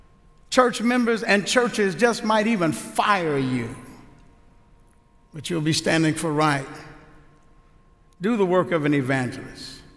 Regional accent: Houston, Texas, United States; I'm originally from Houston. I am familiar with storms

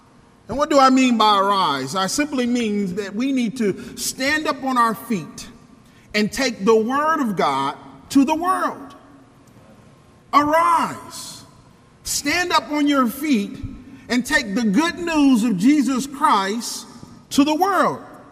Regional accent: Ohio, United States; now in Dallas, United States; I am from Ohio, but I reside in West Dallas, and we get busy down there, man.

